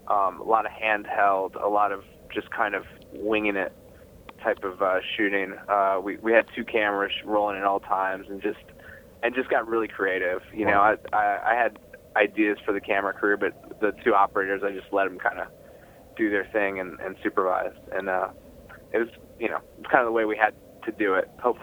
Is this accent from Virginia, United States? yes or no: yes; Virginia, United States; I grew up in Virginia.